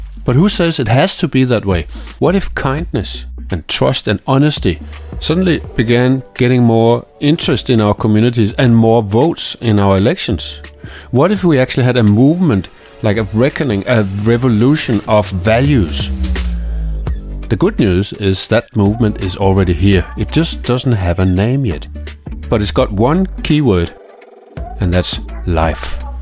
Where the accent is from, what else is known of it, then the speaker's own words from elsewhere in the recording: Denmark; So, for inspiration, I looked to my home country, Denmark.